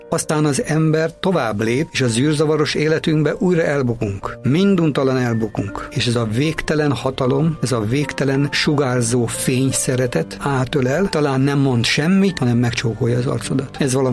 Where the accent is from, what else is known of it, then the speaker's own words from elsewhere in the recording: Csorna, Győr-Moson-Sopron, Hungary; now in Szekszárd, Hungary; Szekszárdon élek én már 50 éve, de nem ott születtem, hanem Csornán. És egy olyan környezetbe tudtam fölnőni, ami tényleg fantasztikus volt.